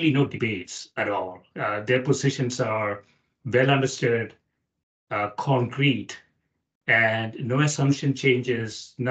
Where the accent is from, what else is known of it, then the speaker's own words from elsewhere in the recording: India; now in United States; When I was growing up in India, we used to debate a lot. This was in the, you know, in the 70s and 80s.